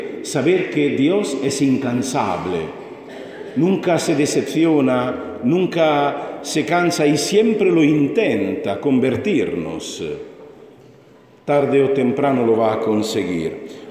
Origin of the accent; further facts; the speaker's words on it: Italy; first language Italian; Spanish is a second language; now in Spain; entonces prefiero seguir con el idioma castellano, aunque el idioma gallego es más parecido al idioma de mi tierra, al italiano.